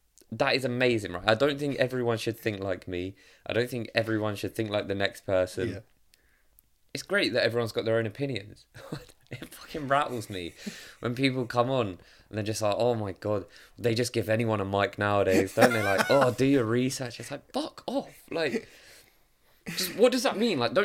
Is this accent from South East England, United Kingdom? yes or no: yes; Seaford, South East England, United Kingdom; But I'm from Seaford. I'm not going to support Seaford Town.